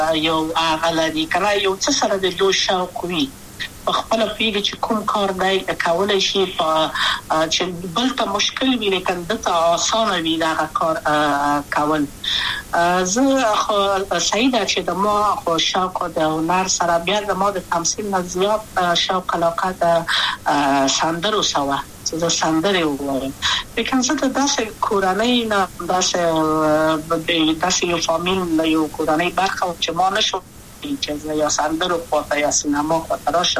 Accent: Kabul, Afghanistan; also born or lived in Wardak; زه خو اصلا د وردګو ولایت یم د پلار می د وردګو ولایت ته خلګنسه کې د لې د کابل په تخت پل سیمه کې یم او لویا شویم کابل که یم

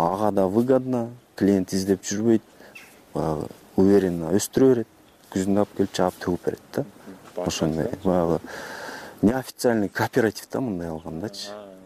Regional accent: Chuy Region, Kyrgyzstan; бизде техника жетиштүү менин айылымда. Чүйдө.

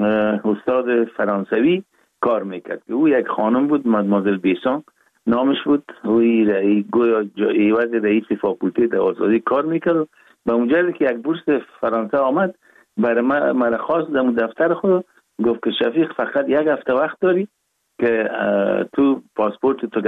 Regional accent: Kabul, Afghanistan; born there; ما 4 دی 1316 در نوابات دی افغانان کابل تولد شدیم

